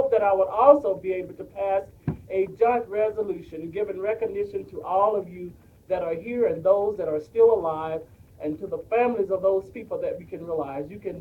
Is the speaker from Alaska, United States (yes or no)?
yes; Anchorage, Alaska, United States; We are all from Anchorage, Alaska.